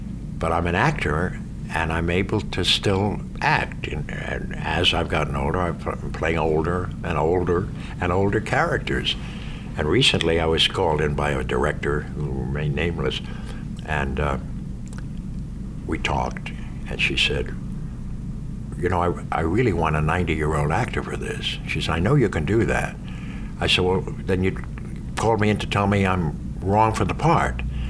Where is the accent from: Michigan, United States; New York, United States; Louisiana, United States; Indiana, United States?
New York, United States; I come from New York, and all the Irish guys I go up would talk like this.